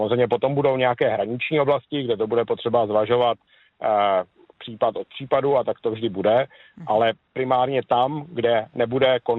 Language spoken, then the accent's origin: Czech; Olomouc, Olomouc Region, Czechia; Já zdravím do Olomouce, původně jsem Olomoučák, dokonce jsem Olomoučák, jenom přes týden pracuji v Praze, takže teď zdravím skutečně z Prahy.